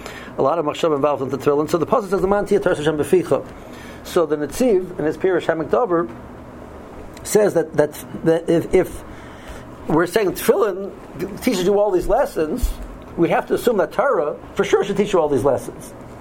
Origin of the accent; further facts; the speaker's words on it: Cleveland, Ohio, United States; There's a Jewish newspaper in Cleveland. I'm from Cleveland, called the Cleveland Jewish News